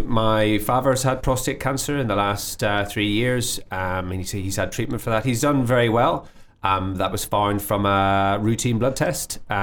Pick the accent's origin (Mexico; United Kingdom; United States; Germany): United Kingdom; Belfast, Northern Ireland; I'm from Belfast originally. On the sort of east side of Belfast, and I went to school in Hollywood, which is just outside Belfast